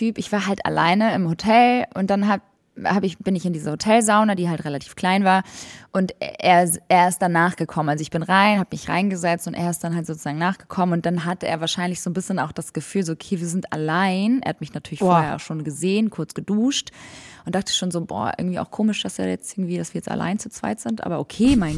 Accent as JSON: {"language": "German", "region": "Hamburg", "country": "Germany", "said": "bin aus Hamburg."}